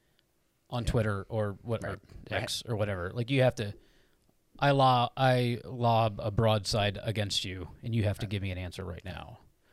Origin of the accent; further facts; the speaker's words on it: West Chester, Pennsylvania, United States; that was my hometown, actually, Westchester, Pennsylvania.